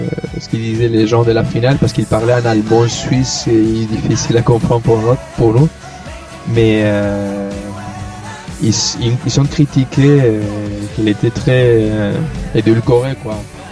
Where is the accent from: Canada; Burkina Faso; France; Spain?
Spain; French is a second language; Tu sais, je suis espagnol, j'ai du mal à comprendre.